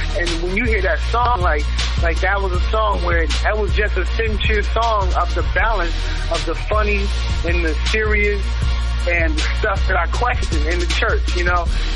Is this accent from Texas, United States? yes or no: no; Memphis, Tennessee, United States; born there; I grew up a PK. I grew up in the streets. I was born in Memphis, Tennessee.